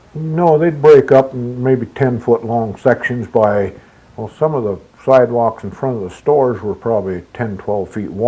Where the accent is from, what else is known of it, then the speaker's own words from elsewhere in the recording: Nenana, Alaska, United States; Because all the time I was raised there in Nenana, why, we had running water in the house and hot air furnaces